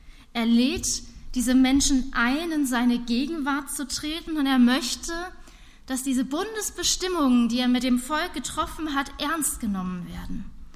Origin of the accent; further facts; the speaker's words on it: Northern Germany, Germany; als Norddeutsche bin ich mit Stürmen ja groß geworden